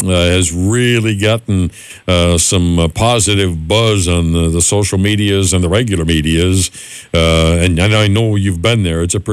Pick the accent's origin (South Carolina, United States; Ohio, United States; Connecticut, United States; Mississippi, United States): Ohio, United States; Cleveland; I grew up in Cleveland, and we had a mayor at the time who did that.